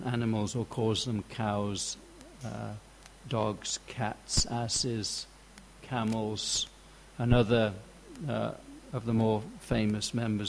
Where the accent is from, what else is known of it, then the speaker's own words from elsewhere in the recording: Birmingham, West Midlands, United Kingdom; born there; probably because I was born in Birmingham.